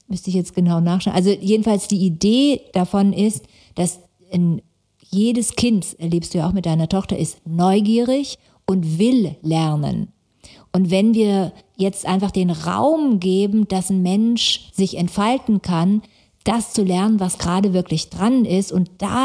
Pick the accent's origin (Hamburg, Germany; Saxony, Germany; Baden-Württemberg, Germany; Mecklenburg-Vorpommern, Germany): Baden-Württemberg, Germany; Stuttgart; also born or lived in Karlsruhe; Und dann in Stuttgart groß geworden, im Schwabenländle, ja, als Nicht-Schwäbin und mit dem Vater, der Kommunist war.